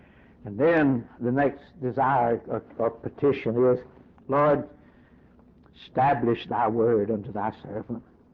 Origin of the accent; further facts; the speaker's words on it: the South, United States; Now, I was raised in the South, and that magazine ain't Southern Living. That's not the way they lived in the South where I grew up.